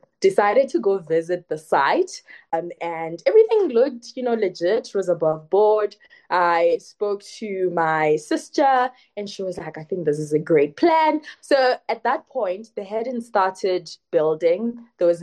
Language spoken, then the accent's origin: English; Limpopo, South Africa; because I come from Limpopo and it's a rural area, we don't have good roads.